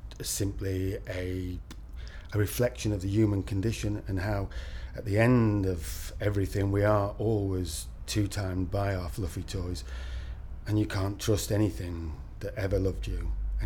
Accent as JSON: {"language": "English", "town": "Manchester", "region": "North West England", "country": "United Kingdom", "tie": "born or raised there", "said": "Yes, I was born and raised in Manchester, in Chorlton-cum-Hardy."}